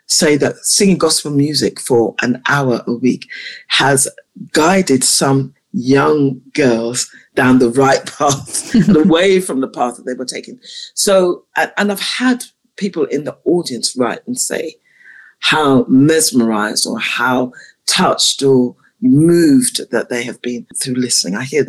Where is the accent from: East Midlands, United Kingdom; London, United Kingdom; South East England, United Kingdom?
London, United Kingdom; I grew up in Southwest London.